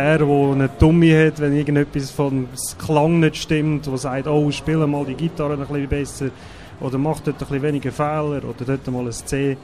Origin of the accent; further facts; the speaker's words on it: Einsiedeln, Schwyz, Switzerland; Also wir kommen aus Einsiedeln, aus dem Klosterdorf. Also da hat es fromme Leute